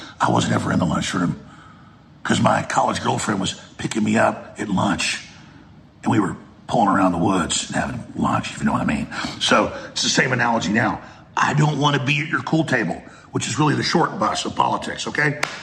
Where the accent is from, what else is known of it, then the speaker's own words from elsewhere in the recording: United States; I'm an American, and I'm sick of this crap.